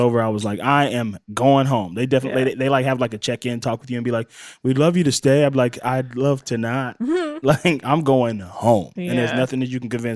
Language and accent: English; Mississippi, United States; I'm from Mississippi, and I haven't had an experience like that.